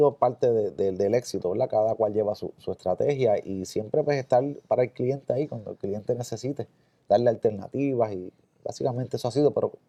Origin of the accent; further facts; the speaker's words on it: Aguadilla, Puerto Rico; los dos somos del área oeste, ¿verdad? Mi esposa es de Aguada, yo soy de Aguadilla.